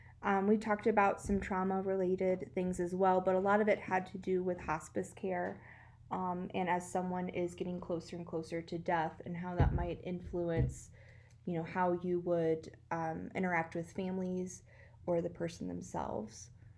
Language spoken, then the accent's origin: English; Virginia, United States; growing up, you know, in, you know, I'm from Virginia, so, I mean, we never really discussed it